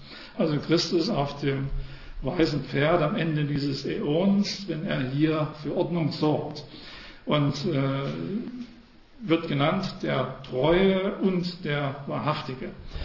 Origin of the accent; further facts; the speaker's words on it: Saxony, Germany; Ich betone das extra, ich komme aus Sachsen.